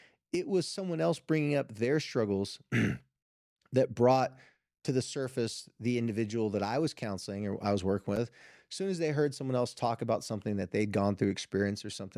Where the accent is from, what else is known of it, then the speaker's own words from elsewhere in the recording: California, United States; One has to do with my home state of California